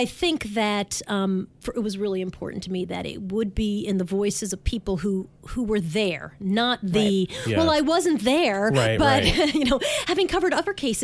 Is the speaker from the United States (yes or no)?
yes; New York, United States; I grew up in Long Island.